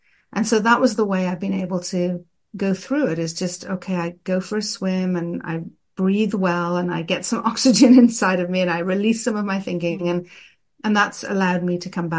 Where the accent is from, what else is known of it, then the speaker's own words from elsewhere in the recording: Ireland; moved away as an adult; now in Israel; I'm originally from Ireland, and I grew up in Ireland, and I moved to Israel many years ago, and I've lived a big portion of my adult life in Israel.